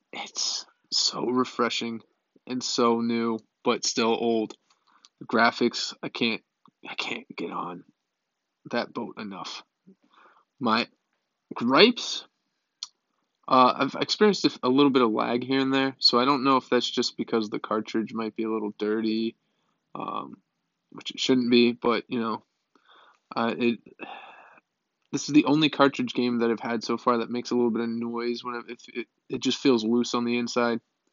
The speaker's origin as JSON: {"language": "English", "region": "Florida", "country": "United States", "tie": "born or raised there", "said": "I've always loved reptiles. I grew up down in Florida where they're everywhere."}